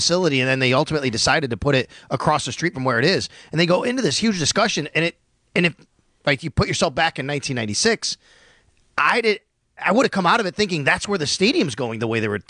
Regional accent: Buffalo, New York, United States; but you know, growing up in Buffalo, I would say this, just family members.

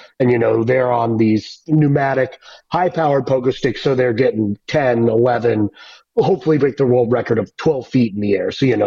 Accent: New Mexico, United States; now in Pittsburgh, United States; So, my family's actually from here, but I grew up in New Mexico for some reason, ended up back here, and love it. Just love Pittsburgh.

